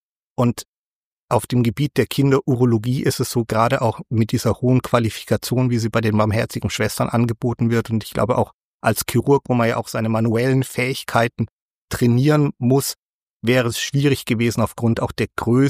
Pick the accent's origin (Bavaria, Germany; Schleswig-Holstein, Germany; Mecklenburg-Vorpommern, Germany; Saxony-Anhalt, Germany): Bavaria, Germany; Nuremberg; Also ich komme ja aus Nürnberg und habe dort auch studiert, also in Erlangen, das ist ja die alte Universität.